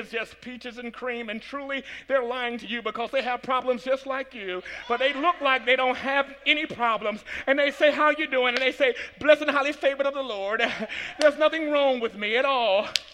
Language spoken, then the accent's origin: English; Atlanta, Georgia, United States; Come to the little city, they calling me country. I'm from Atlanta.